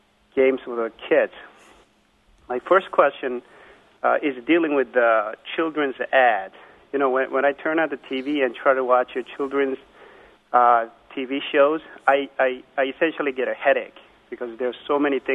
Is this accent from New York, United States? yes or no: no; Cincinnati, Ohio, United States; also born or lived in Chicago; I'm from Cincinnati. I went to University of Illinois a long, long time ago and lived in Chicago for a while. Then somehow I got a job in Cincinnati and wind up here.